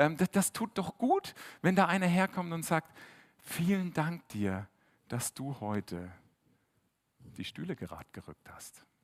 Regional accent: Bavaria, Germany; accent: Franconian; Jetzt bin ich ja Franke, hört man manchmal, also wenn die Gs und Ks nicht ganz so passen und vor allem die Ds und Ds eh alle gleich sind. Liegt daran, weil ich fränkischer im Ursprung bin.

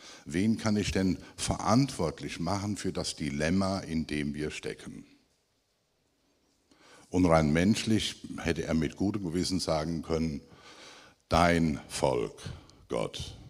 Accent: North Rhine-Westphalia, Germany; bin in einem gläubigen Elternhaus groß geworden, bin der jüngste von 5 Kindern. Wie man bei uns im Siegerland sagte, ich habe den Herrn Jesus mit der Muttermilch eingesogen.

